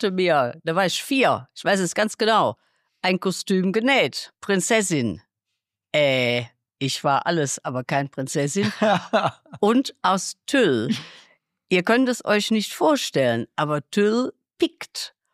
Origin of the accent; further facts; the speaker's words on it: Cologne, North Rhine-Westphalia, Germany; ich komme aus Radertal, also das Weltviertel in Köln